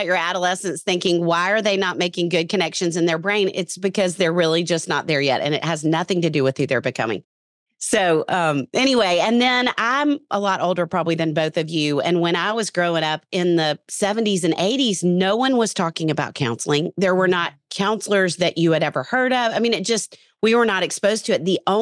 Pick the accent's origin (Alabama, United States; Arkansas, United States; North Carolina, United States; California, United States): Arkansas, United States; Little Rock; So I'm from Little Rock, Arkansas, and yeah, just delighted to get to have conversations like this.